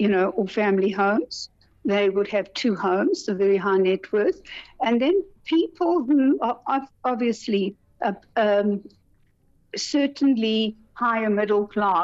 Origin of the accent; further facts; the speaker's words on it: Johannesburg, Gauteng, South Africa; I think as a South African or Joburgenaar, whatever one calls it, we become accustomed to the potholes.